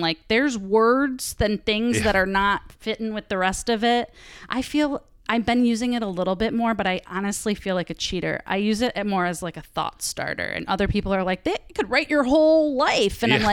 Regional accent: Hilton, New York, United States; Rochester. Like I grew up in Hilton, so by Lake Ontario. A little country, but it's not as country as you would think.

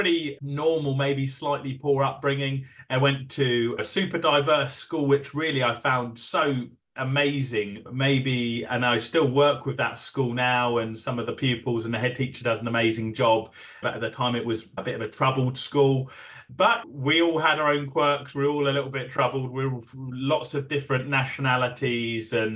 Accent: Scotland, United Kingdom; born there; I was actually born in Scotland, and not many people know that about me because of my accent, and that I'm as far south in the UK as you can go.

